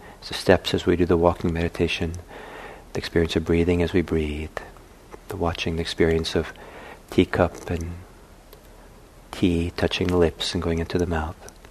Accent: Italy; Wonderful, for me, wonderful kind of model for practice when I was young was growing up in Italy, was the old Italian men in their kind of suits

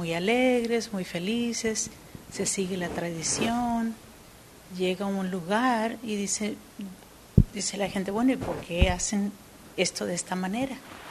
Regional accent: Mexico; en mi familia y de donde vengo en México hemos seguido tradiciones

